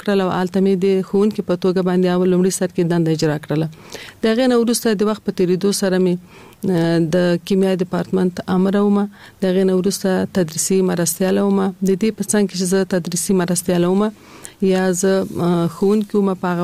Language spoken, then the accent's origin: Pashto; Kabul, Afghanistan; د مشران جرګې انتصابي سناتوره یم. په کال 1940 کال کې زه په کابل ښار کې زیږیدلې یم. زیږون مې په کابل کې شوه دی او ژوند مې هم د کابل ښار په 15 مناحیه کې یعنی د خوشحال مینه منطقه کې ما ژوند کړی دی.